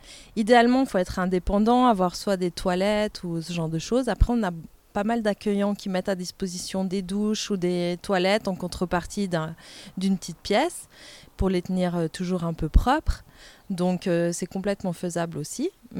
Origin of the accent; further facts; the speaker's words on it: Valais, Switzerland; also born or lived in Zurich; je viens du Valais.